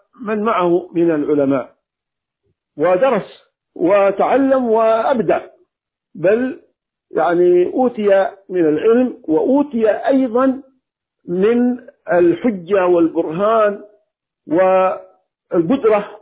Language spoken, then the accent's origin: Arabic; Hadhramaut, Yemen; لكن هناك في المحاكم عندنا في اليمن وفي حضرموت على وجه الخصوص